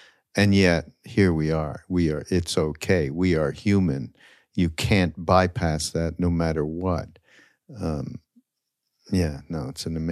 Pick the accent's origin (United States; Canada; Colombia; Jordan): Canada; I'm from Canada.